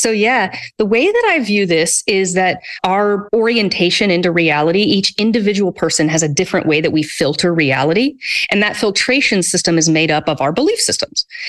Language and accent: English; United States; So growing up in the United States as a woman, right, for example, and someone with white skin